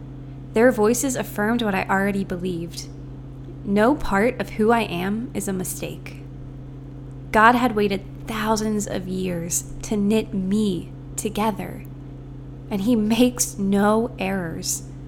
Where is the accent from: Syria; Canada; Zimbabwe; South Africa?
Zimbabwe; now in Australia; I moved to Australia from Zimbabwe 8 years ago, and it was the first time that I was made aware of my Blackness in a Western context.